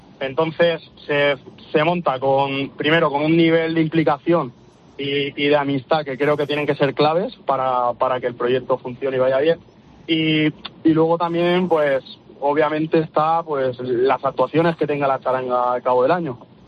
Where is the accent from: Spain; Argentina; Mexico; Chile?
Spain; Alicante, Valencian Community; Nosotros somos de la Comunidad Valenciana, somos de Alicante.